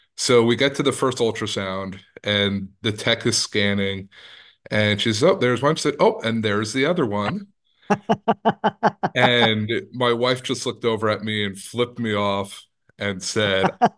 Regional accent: New Jersey, United States; I'm originally from New Jersey, Northern New Jersey.

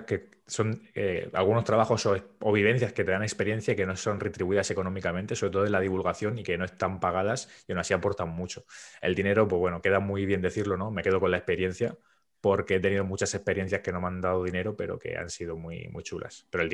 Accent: Murcia, Region of Murcia, Spain; Escucha, yo soy de Murcia

